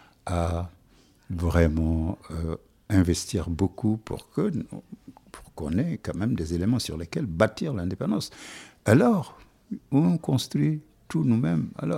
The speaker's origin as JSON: {"language": "French", "country": "Senegal", "said": "ça se voit que je suis sénégalais."}